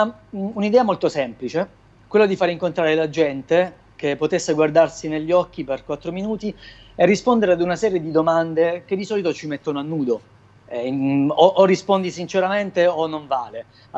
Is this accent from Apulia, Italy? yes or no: yes; Apulia, Italy; Oltre al fatto che io sono pugliese, voi siete in Sicilia